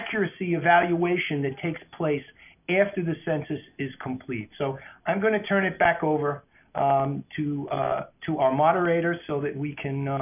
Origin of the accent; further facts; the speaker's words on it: New York City, New York, United States; So in New York City, let me say, for my my hometown